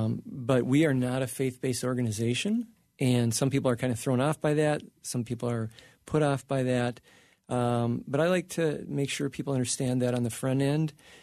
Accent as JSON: {"language": "English", "region": "Wales", "country": "United Kingdom", "said": "So I'm Welsh, and so I have to promote the leek, which is really important to that culture."}